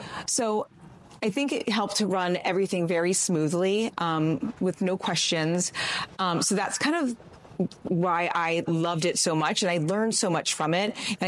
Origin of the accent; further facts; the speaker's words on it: Pennsylvania, United States; now in Annapolis, United States; So I'm from Pennsylvania originally, moved to Annapolis long time ago